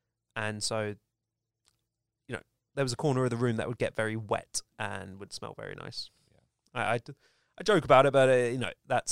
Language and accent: English; Greenwich, London, United Kingdom; born there; I was born in Greenwich, if anyone's asking. It's a hospital that was had asbestos in it, so they had to rip it down, East Greenwich.